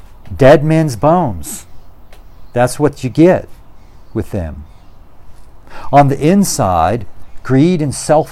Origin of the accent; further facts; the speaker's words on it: United States; I'm going to speak as an American, 2 in 4 Americans right now. We Americans sometimes think that we are the pinnacle.